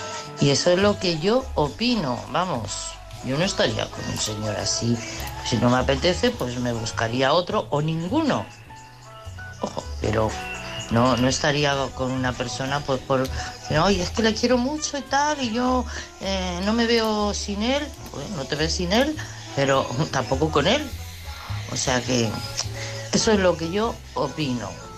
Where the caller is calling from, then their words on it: Madrid, Community of Madrid, Spain; de Madrid.